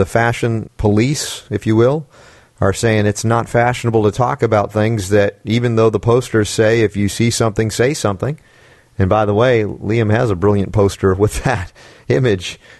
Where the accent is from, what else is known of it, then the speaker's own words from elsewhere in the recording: New York, United States; I'm from the Empire State.